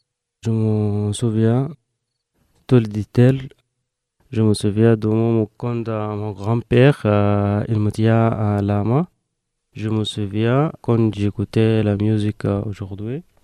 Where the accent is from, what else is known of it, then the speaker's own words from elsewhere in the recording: Sudan; je viens de Soudan.